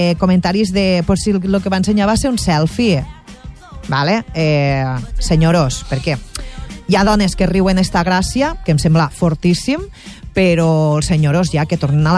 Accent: Catalonia, Spain; soc catalana i a Catalunya no s'ha utilitzat tant

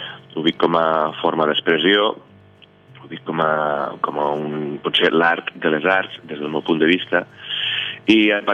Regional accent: Miravet, Catalonia, Spain; soc músic, soc de Miravet, soc ebrenc de cor, i a més ara, després de 25 anys, he pogut tornar a viure a Miravet

